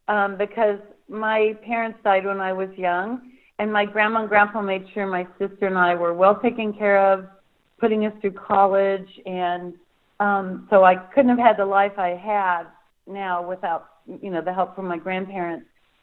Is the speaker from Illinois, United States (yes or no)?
yes; Illinois, United States; a small town in southeastern Illinois. And Porterville, Illinois was like the halfway point from my hometown to where my grandparents' farm was.